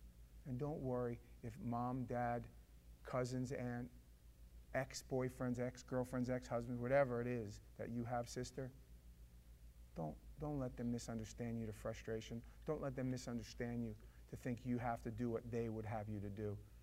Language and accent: English; New York, United States; I grew up in New York. My father is Sicilian. My mother was Jewish, and we kind of got the best of both worlds.